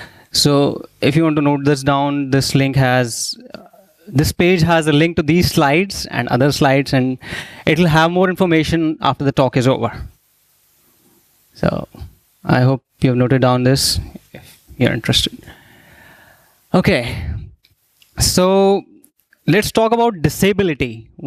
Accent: Jaipur, Rajasthan, India; I am from Jaipur, India, also known as the Pink City. It's a pretty famous tourist destination if you ever happen to visit.

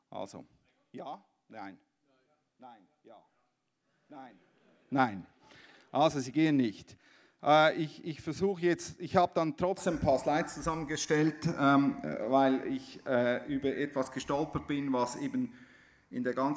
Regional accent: Switzerland; weil ich als Schweizer gehöre ja nicht zu Europa

